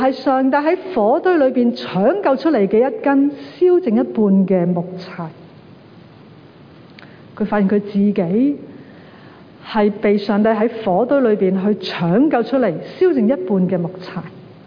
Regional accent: China; 正如我们中国人都有句说话

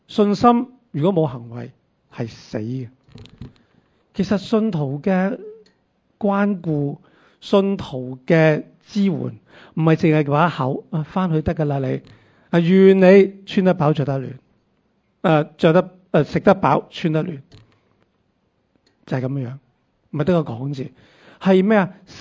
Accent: China; 我们中国人呢 特别是不想麻烦人家的，觉得自己有问题自己解决

